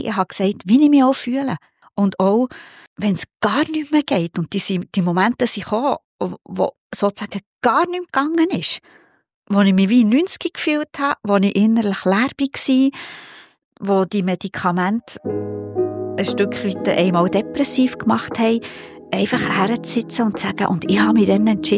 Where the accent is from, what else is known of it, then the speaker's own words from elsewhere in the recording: Bern, Switzerland; als Berner bleibt man ein bisschen ein Heimweh-Berner.